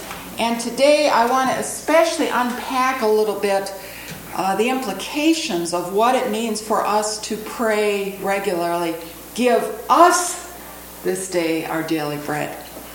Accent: Chicago, Illinois, United States; I come from Chicago, where I am part of the churchwide staff of the ELCA.

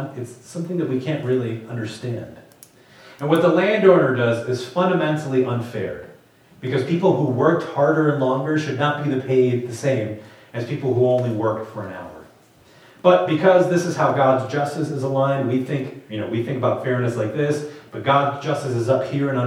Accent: Puerto Rico; moved away; also born or lived in Louisiana; I grew up in Puerto Rico, which meant I was born with U.S. citizenship. So when we moved from Puerto Rico to Louisiana, that was culturally complicated, but not legally complicated.

